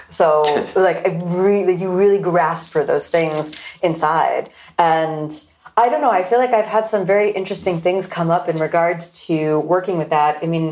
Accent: Florida, United States; I'm born and raised in Florida and, you know, like rain and cold weather, I start to have some kind of visceral like

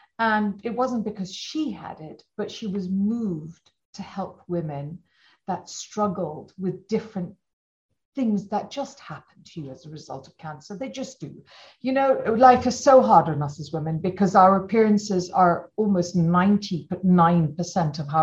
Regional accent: Malawi; from when I was probably five, I grew up in Malawi

